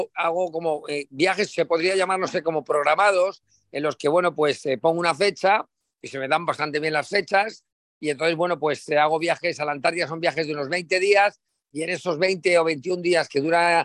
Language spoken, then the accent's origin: Spanish; Madrid, Community of Madrid, Spain; moved away; Yo soy de Madrid, en Madrid.